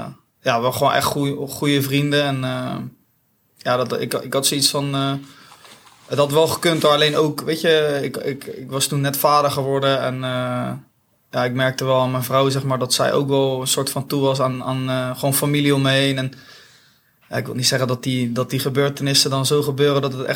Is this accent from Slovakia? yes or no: no; Leiden, South Holland, Netherlands; born there; geboren in Leiden, 30 jaar, sinds een paar maandjes nu.